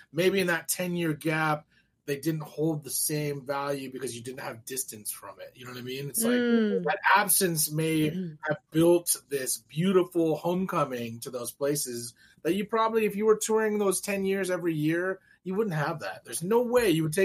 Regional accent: Arcadia, California, United States; I grew up here, actually. I grew up in Pasadena, so 5 miles east of Pasadena in Arcadia.

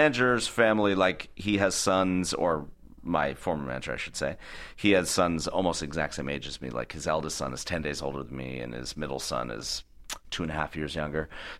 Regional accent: Boulder, Colorado, United States; so I grew up in Boulder, Colorado, which is a kind of a bubble, you know, I mean, Denver's there

